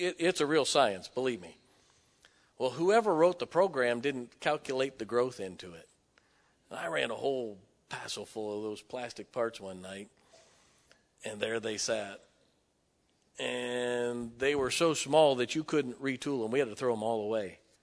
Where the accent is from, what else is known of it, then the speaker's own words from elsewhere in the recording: Midwest, United States; You know, I'm from the Midwest, never heard of anything like that.